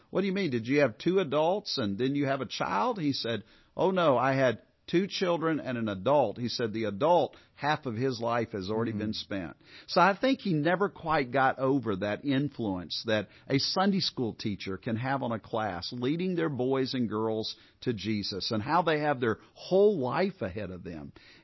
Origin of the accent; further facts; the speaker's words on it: Japan; Never in my wildest dreams as a missionary kid growing up in Japan would I have dreamed that I would pastor here